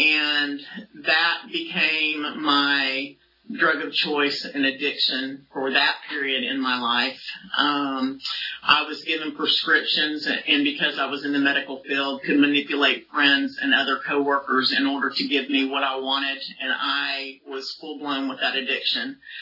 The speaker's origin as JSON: {"language": "English", "region": "California", "country": "United States", "tie": "born there", "also_born_or_lived": "Southern US", "said": "I lived in the South for a while, but I am a Californian. I was born here in the 60s. I won't tell you what 60 year that was. But anyway, I was born in California."}